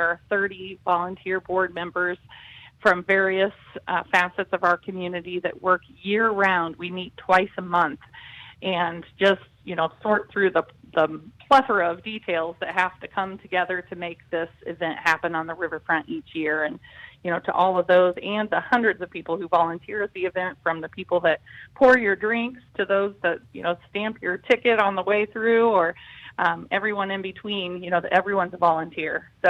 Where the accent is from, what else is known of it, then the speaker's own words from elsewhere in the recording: West Burlington, Iowa, United States; I was born and raised here in West Burlington and, you know, just away only for college and my first few years working.